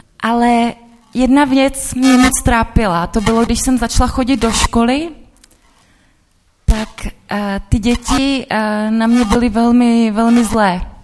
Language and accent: Czech; Bohemia, Czechia; now in Český Těšín, Czech Republic; nejsem z Ruska, když vypadám jako Ruska, tak jsem z Čech. Ale teď bydlím v Českém Těšině a mám moc ráda Slezsko a mám moc ráda Český Těšín.